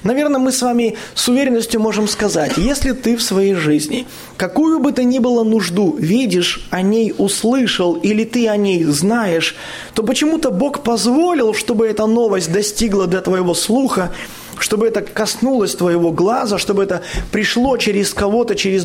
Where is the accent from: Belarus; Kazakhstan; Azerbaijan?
Belarus; то, откуда я, с Беларуси, у нас так это 300 километров, это уже полстраны проехал.